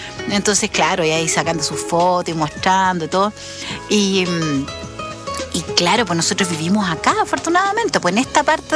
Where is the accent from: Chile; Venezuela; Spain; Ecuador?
Chile; Yo creo que nosotros siendo chilenos deberíamos por lo menos una vez en la vida pegarse ese pique.